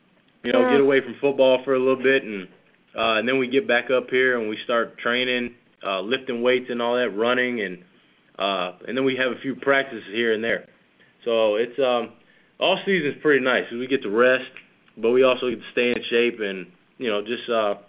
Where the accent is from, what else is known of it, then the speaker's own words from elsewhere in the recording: Fort Myers, Florida, United States; And then I grew up in Fort Myers, Cape